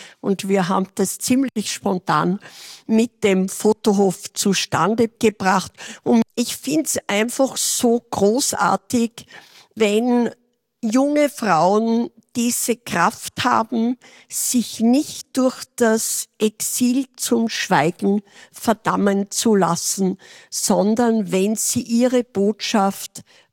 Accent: Salzburg, Austria; sind wir als Salzburger sehr stolz auf diese Institution.

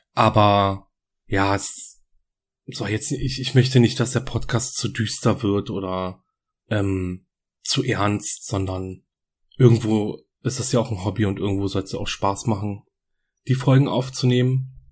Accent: Berlin, Germany; ich komme aus Berlin.

